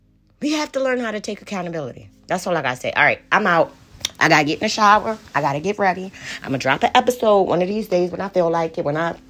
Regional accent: Kenya; Y'all know I'm from Kenya.

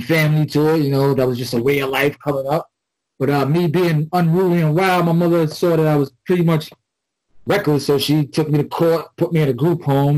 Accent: Brooklyn, New York, United States; also born or lived in Brownsville; Well, I'm from Brooklyn, New York. Kwame's from Brooklyn, New York. Red Hook. My mother I got three brothers. It's the average Brooklyn, New York. I lived with my grandparents. We was a bunch of us in an apartment. Then we moved to Brownsville.

